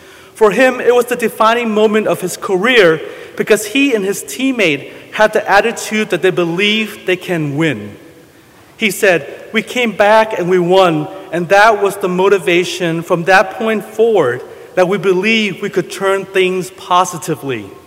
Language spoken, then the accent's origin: English; Houston, Texas, United States; Growing up in Houston, I was a big Chicago Bulls fan